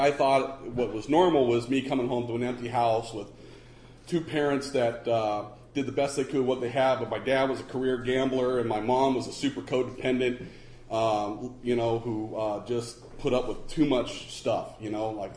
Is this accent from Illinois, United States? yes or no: no; San Leandro, California, United States; now in Portland, United States; growing up, I'm an East Bay kid. I'm originally from, born and raised on Davis Street in San Leandro, and did all my running and gunning in East Oakland. And I love this place. This is home. Now Portland, Oregon is my home.